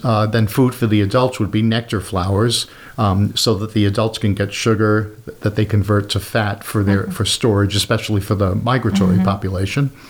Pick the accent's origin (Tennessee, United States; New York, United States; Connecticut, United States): New York, United States; now in Brookings, United States; as much as I've enjoyed them from when I was a kid growing up in New York.